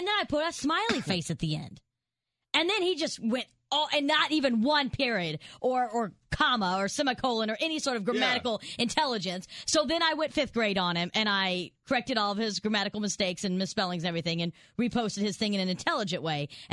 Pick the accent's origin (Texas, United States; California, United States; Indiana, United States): Indiana, United States; I'm from Indiana, so my news feed is full of a lot of stuff about this new religious freedoms law that just passed in Indiana, and it's heated on both sides.